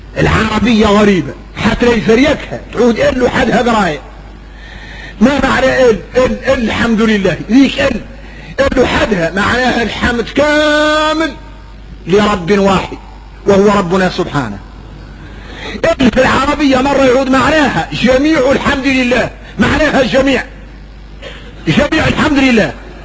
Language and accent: Arabic; Mauritania; احنا موريتاني مربين على النفاق